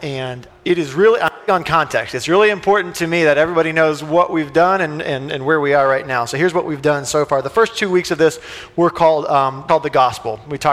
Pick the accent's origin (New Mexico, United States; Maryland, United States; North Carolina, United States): North Carolina, United States; Charlotte; I grew up with in Billy Graham world in Charlotte